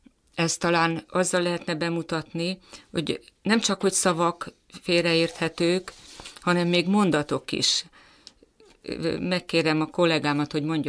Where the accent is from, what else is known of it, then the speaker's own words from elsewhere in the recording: Nagykanizsa, Zala, Hungary; Én Nagykanizsáról származom